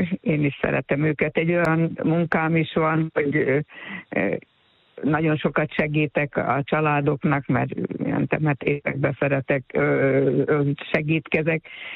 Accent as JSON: {"language": "Hungarian", "town": "Rád", "region": "Pest", "country": "Hungary", "tie": "born or raised there", "lives_now": "Szödliget, Hungary", "said": "mert ugye Szőrligeten lakom most, de viszont Rádon Váctól 10 kilométerre egy kis faluba, ott születtem, ott éltek a szüleim, és édesapám a falu kocsmárosa volt."}